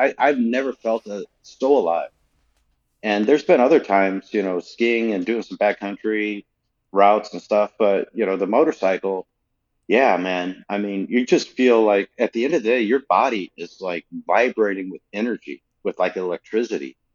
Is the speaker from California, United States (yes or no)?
no; Utah, United States; also born or lived in Colorado, United States; And I grew up in Utah where it's 300 days of sunshine a year, and then Colorado is much the same.